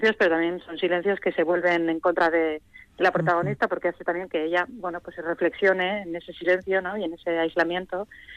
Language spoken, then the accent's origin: Spanish; Vitoria, Basque Country, Spain; empezando por Vitoria, que es mi ciudad natal